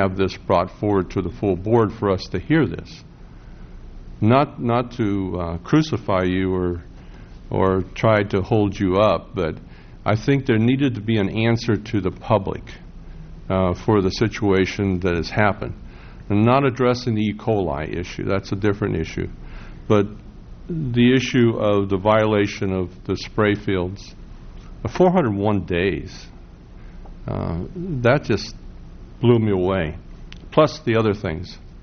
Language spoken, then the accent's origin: English; Salinas, California, United States; because I'm from Salinas